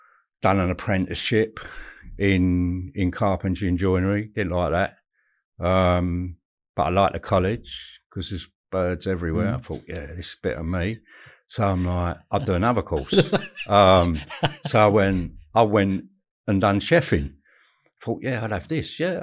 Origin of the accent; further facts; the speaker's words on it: London, United Kingdom; also born or lived in Essex; Well, to be honest with you, my parents moved around a lot. Didn't have really a hard, what I would call a hard schooling. I had a good schooling. I had some hard schools. Grew up in East London.